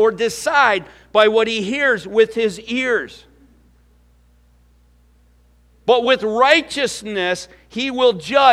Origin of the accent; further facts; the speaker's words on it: Illinois, United States; moved away; back in my home state there, Illinois, that I just left